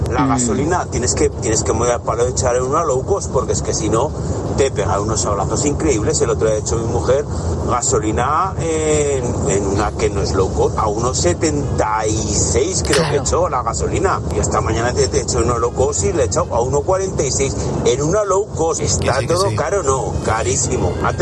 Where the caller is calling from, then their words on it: Zaragoza, Aragon, Spain; de Zaragoza. ¿Qué es lo que ha subido?